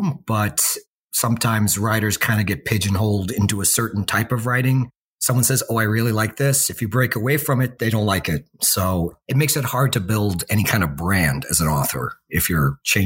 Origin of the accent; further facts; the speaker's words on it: United States; It was very strange being, people did refer to me as the American.